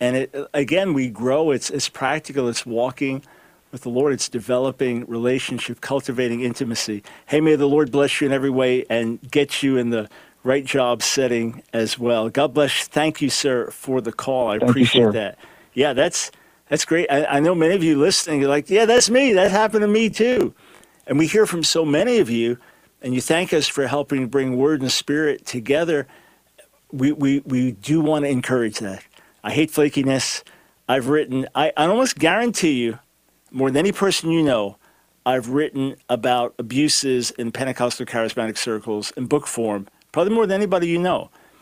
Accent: Island Park, New York, United States; we grew up in Island Park.

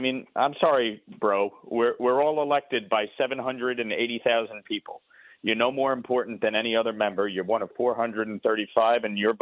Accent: New York, United States; So I jumped in, as any New Yorker would, and called them out on their nonsense.

